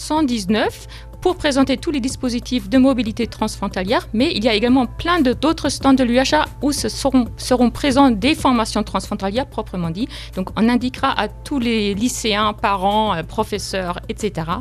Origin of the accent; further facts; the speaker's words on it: Germany; French is a second language; Oui, je suis allemande.